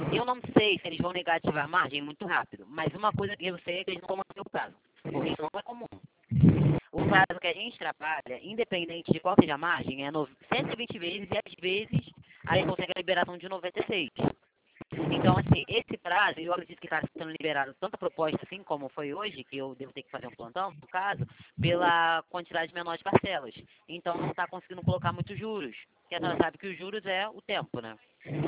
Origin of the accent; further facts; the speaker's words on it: Rio de Janeiro, Brazil; Eu sou do Rio de Janeiro